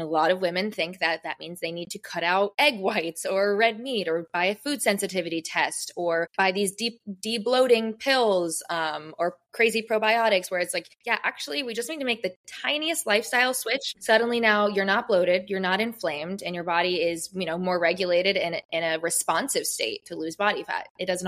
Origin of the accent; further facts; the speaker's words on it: St. Petersburg, Florida, United States; I'm back in my hometown and I kind of have that desire to just see what's out there. I do still think I'm going to be planting my roots here in St. Pete